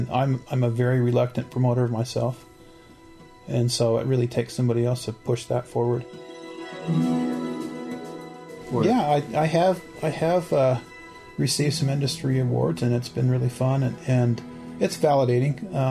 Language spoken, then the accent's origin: English; Farmington, New Mexico, United States; The Navajo Reservation is just 30 minutes from my hometown.